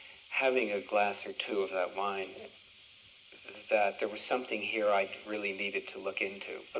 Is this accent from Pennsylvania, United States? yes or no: yes; Pennsylvania, United States; born there; I was born in Chester County, which is about 30 miles west of Philadelphia.